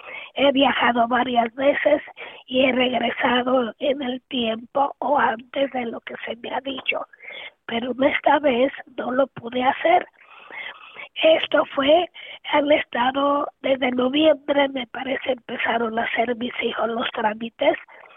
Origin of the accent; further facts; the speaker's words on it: Mexico; estoy aquí en Estados Unidos, vengo de México.